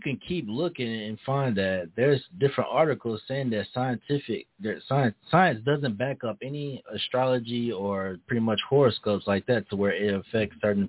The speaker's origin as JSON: {"language": "English", "region": "the South", "country": "United States", "said": "I'm from the South, y'all."}